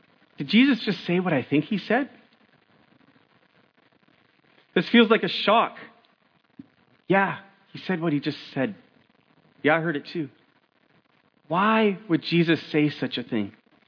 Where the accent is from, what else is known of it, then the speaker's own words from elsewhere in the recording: Calgary, Alberta, Canada; Big fan. I'm from Calgary.